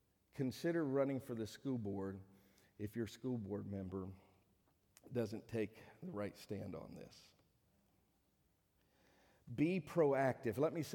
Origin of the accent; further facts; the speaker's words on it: Virginia, United States; I grew up in Fairfax County. I can kind of understand. I mean, very liberal place.